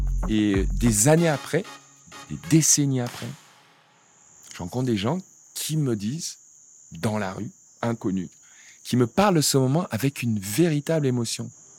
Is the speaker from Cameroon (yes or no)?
yes; Cameroon; moi, je viens d'un petit village du Cameroun, quoi. Où on n'avait pas de quoi me payer ma première raquette, tu vois.